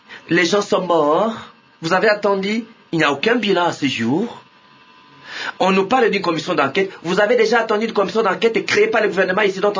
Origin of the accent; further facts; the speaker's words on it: Kinshasa, DR Congo; je suis lui de Kinshasa